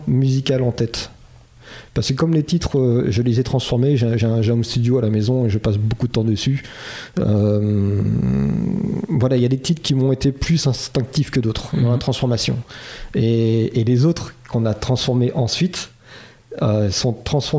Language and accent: French; La Rochelle, Nouvelle-Aquitaine, France; now in United States; Oui, moi, je suis originaire de La Rochelle, d'accord. Mais j'habite un petit village à côté de New York. Et je travaille à New York.